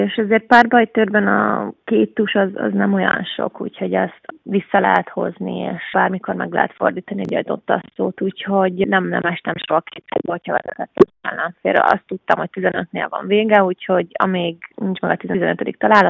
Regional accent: Hungary

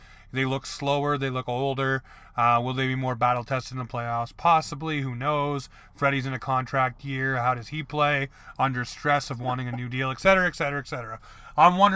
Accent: the Maritimes, Canada; we're from the Maritimes.

